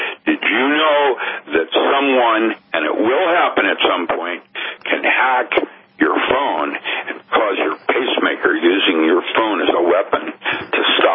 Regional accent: England, United Kingdom; but then that's because I'm English also.

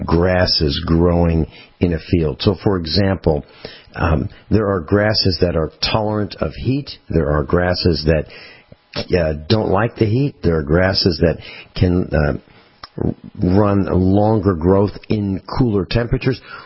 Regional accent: East Coast, United States; When I was growing up in the East Coast, I lived in in the countryside. Everybody had 1 acre in this particular area that I was living in. And this is during the 50s and the 60s.

